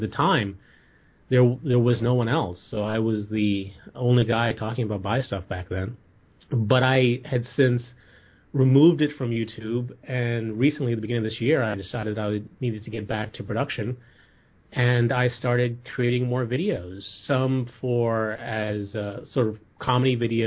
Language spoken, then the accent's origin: English; Bahamas; also born or lived in Wisconsin, United States; I'm from the Bahamas. I grew up there, and my mother is the first Miss Universe contestant from my country.